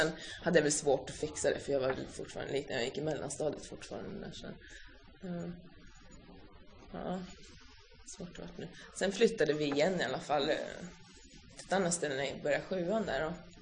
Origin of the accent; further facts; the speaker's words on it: Södertälje, Stockholm County, Sweden; also born or lived in Finland; Jag är född här i Sverige. Jag har bott i Finland 2 gånger. Och allt det här fram till jag var 8 år. Så vi har flyttat jättemycket fram och tillbaka. Vi flyttade till Södertälje när jag var 8 år. Och där har jag också bott.